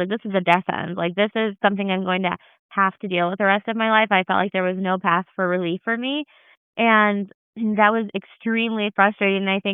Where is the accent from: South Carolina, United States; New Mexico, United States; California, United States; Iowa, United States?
Iowa, United States; also born or lived in Argentina / Canada; I'm originally from Iowa. I've actually lived all over the place, though, like from Argentina to Canada.